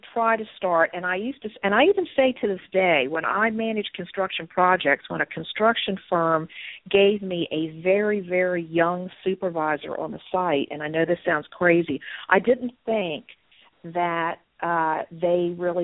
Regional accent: Virginia, United States; you can tell a little bit by my accent that being from Southern Virginia

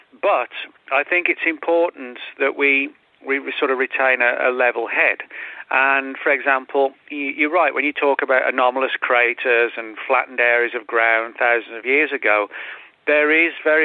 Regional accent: England, United Kingdom; moved away; because I'm originally from England, people over here ask me

